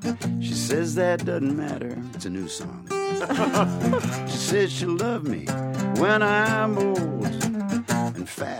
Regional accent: Concord, New Hampshire, United States; I grew up in Concord, New Hampshire. My daddy taught at St. Paul's School, so I was a faculty brat.

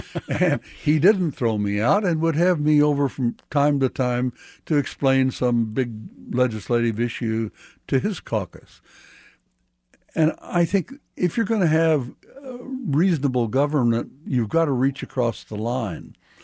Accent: Mission, Kansas, United States; I was born in Kansas City, Kansas, mm-hmm. but my parents moved me as an infant to Mission, Kansas.

